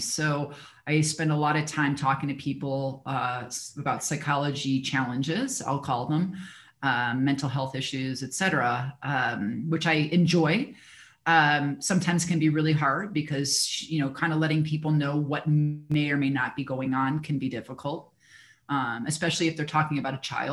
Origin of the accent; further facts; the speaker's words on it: Midwest, United States; I was raised in the Midwest and I think my family values